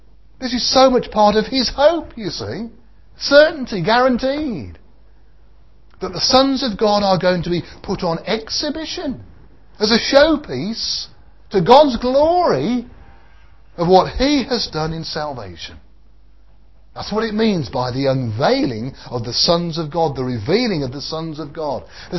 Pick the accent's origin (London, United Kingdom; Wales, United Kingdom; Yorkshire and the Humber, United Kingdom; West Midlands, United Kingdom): West Midlands, United Kingdom; Birmingham; Many years ago, when I was brought up in Birmingham